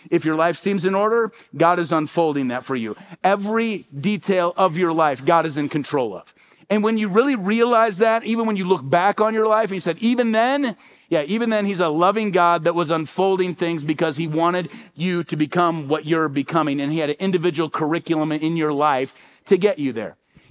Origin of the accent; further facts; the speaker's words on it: Midwest, United States; born there; I don't know if it's because I was a firstborn child or because I was born in the Midwest